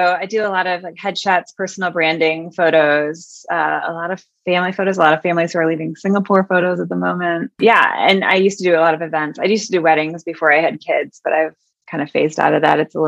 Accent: Michigan, United States; moved away as an adult; also born or lived in Japan / Denver; No, I grew up in Michigan, went to school there, and then I moved directly to Japan.

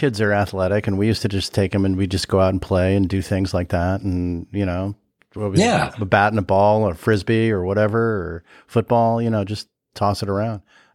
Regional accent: Sherman Oaks, California, United States; I grew up in LA. So I grew up in the San Fernando Valley, like in Sherman Oaks.

